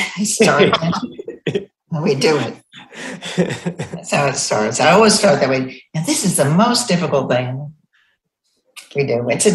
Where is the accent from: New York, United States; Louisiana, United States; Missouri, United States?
New York, United States; I was born in New York. I grew up in Westchester, if that's called New York.